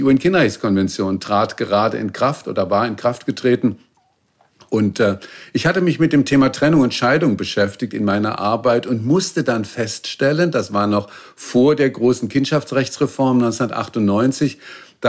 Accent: Baden-Württemberg, Germany; Ich bin in Baden-Württemberg zur Schule gegangen

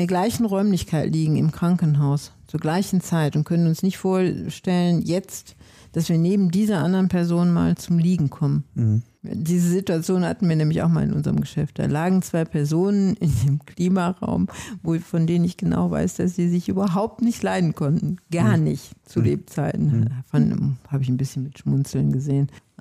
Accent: Wuppertal, North Rhine-Westphalia, Germany; Ja, Wuppertal ist meine Heimat. Ich bin ja immer wieder hierhin zurückgekehrt

